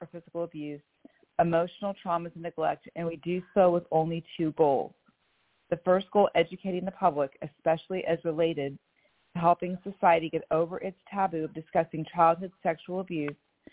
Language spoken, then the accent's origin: English; Sarasota, Florida, United States; also born or lived in Bellevue; I am from Sarasota, Florida, and Bellevue, Washington.